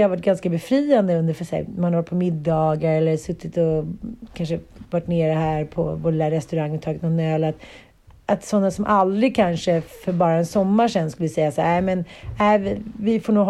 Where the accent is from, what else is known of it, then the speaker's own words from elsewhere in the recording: Sweden; För det var väl senast som vi svenskar kände någon form av patriotism liksom.